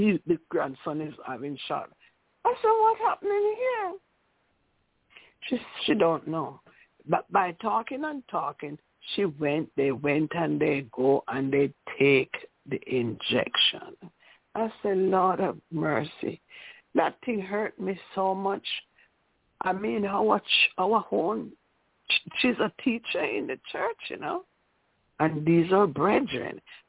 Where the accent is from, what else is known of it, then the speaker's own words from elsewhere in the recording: Illinois, United States; I'm from Illinois, and I'm saying happy Sabbath to everyone.